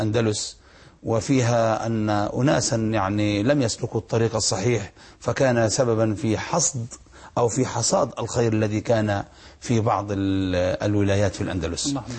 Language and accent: Arabic; Yemen; مشايخ عندنا في اليمن كبار،